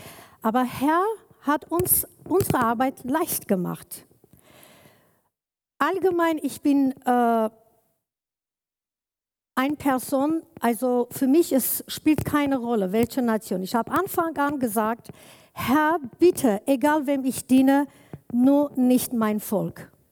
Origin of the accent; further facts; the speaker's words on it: Armenia; ich komme ursprünglich aus Armenien, aber ich bin eine Kurdin, ehemalige Jesidin. Schon seit 30 Jahren ich bin unterwegs mit Jesus.